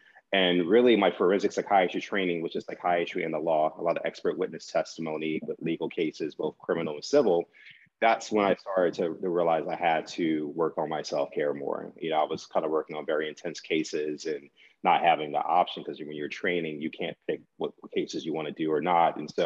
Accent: New Orleans, Louisiana, United States; I was born and raised in New Orleans

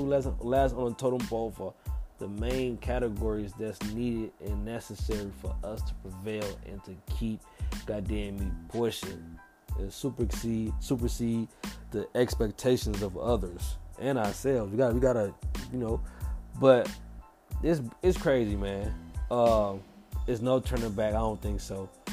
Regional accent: St. Louis, Missouri, United States; I'm from St. Louis.

